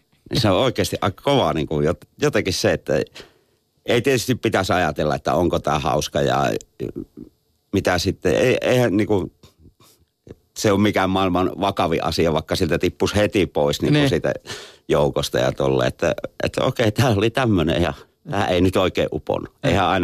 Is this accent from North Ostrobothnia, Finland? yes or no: no; Joensuu, North Karelia, Finland; Mä oon miettinyt, että onkohan sitten, että meillä päin tuollaiset sanat on niin vaikeita.